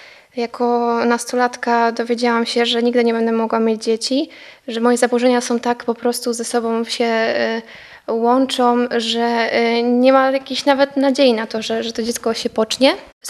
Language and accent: Polish; Gdańsk, Pomeranian Voivodeship, Poland; bo Bartek ogólnie pochodzi z Kaszub, my z Gdańska.